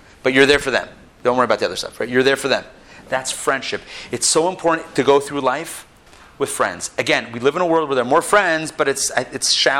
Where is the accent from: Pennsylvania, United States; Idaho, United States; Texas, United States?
Pennsylvania, United States; Pittsburgh; I'm from Pittsburgh also, just so you know, in case no one knew.